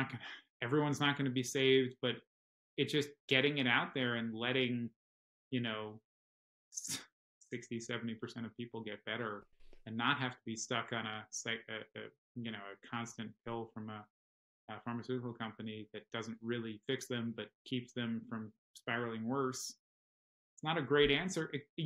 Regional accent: New York, United States; places that I grew up in New York, going across to New Jersey 20 years ago

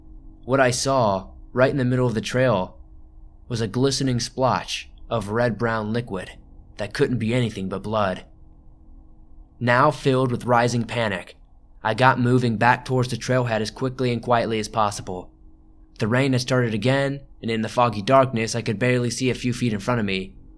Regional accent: Ohio, United States; Growing up in Ohio, in the Appalachian foothills, I was rather used to the terrain

